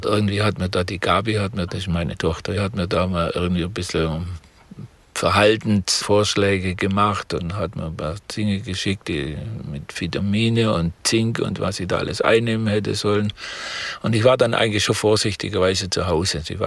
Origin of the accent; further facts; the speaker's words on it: Aalen, Baden-Württemberg, Germany; Also ich bin am 17. Oktober 1941 in Ahlen, Württemberg, geboren, also gebürtiger Schwabe. Ich habe in Stuttgart an der Uni vor uns das Diplom, Maschinenbau-Diplom studiert. Und dann anschließend bin ich in Schwaben geblieben.